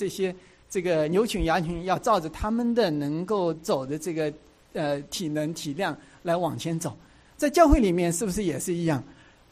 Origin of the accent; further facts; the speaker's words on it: China; now in United States; 我是从这个中国大陆过来的，或者说我信主是在中国大陆